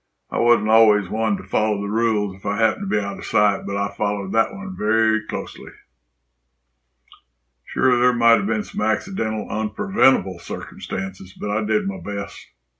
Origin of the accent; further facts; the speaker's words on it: Bandera, Texas, United States; Fond memories of my growing up in Bandera years help ease the sadness of losing so many of my childhood friends.